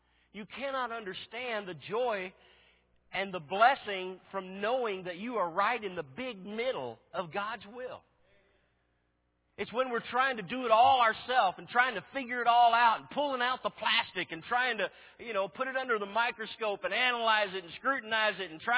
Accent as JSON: {"language": "English", "region": "Washington", "country": "United States", "said": "I said, well, I'm from Washington State. I'm broke down in California. I'm on my way to Texas."}